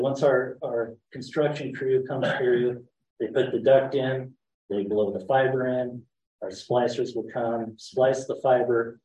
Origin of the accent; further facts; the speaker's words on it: Hatch, United States; I'm from Hatch, and it was nice when we got our internet, our 1 gig put in.